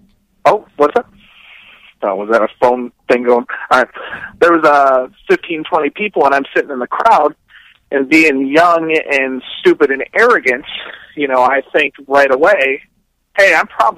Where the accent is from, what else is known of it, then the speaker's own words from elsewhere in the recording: Milwaukee, Wisconsin, United States; I grew up in the Milwaukee area, and I got into like ECW when that was on TNN